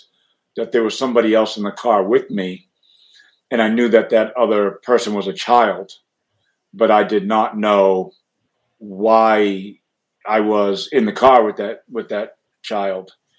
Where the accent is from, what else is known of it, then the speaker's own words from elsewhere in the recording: New Bedford, Massachusetts, United States; now in Chicago, United States; So I currently call home the Chicagoland area, although I am originally from Massachusetts, New Bedford, Massachusetts specifically, which is a community that's about an hour and a half south of Boston